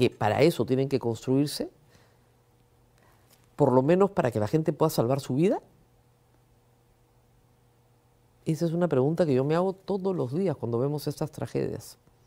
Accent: Peru; Y hay algo que nos tiene que llamar la atención como peruanos.

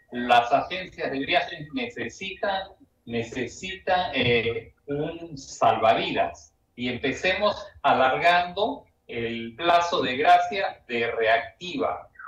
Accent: Peru; Nosotros, como peruanos, tenemos que ayudar a la reactivación.

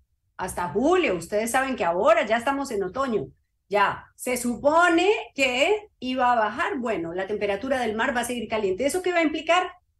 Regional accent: Colombia; En Colombia, en mi pueblo, dicen abril, aguas mil.

